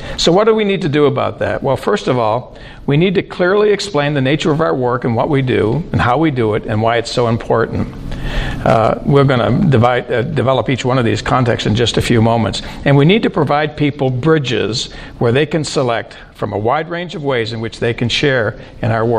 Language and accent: English; Maine, United States; I grew up in Maine, and I remember as a child, my grandfather was a fisherman